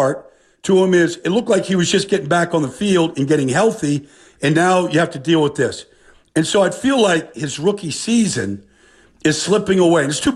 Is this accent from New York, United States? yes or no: yes; Long Island, New York, United States; Like the Jets, I feel like I grew up in Long Island. I was a Jet fan.